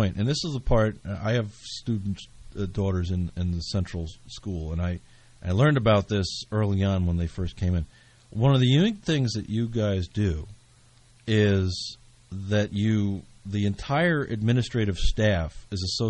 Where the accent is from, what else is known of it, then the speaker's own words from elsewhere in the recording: Parsippany, New Jersey, United States; Ironically, I grew up in Parsippany, and I was hired as a music teacher in Parsippany.